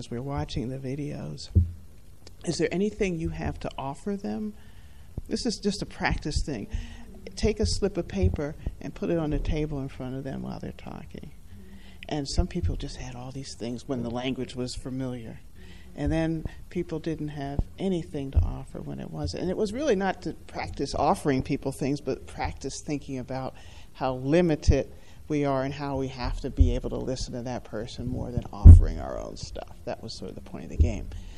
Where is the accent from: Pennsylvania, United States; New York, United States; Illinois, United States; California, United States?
Pennsylvania, United States; I'm from Pennsylvania.